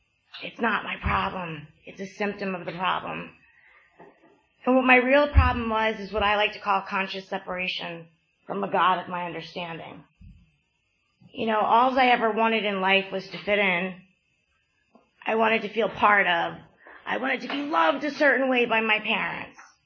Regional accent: Atlantic Highlands, New Jersey, United States; Hey, so I am from Atlantic Highlands.

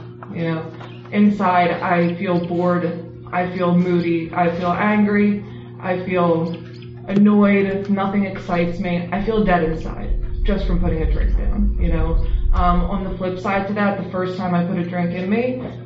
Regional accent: Philadelphia, Pennsylvania, United States; So I grew up in Philly. I had 3 siblings, and I have 2 parents

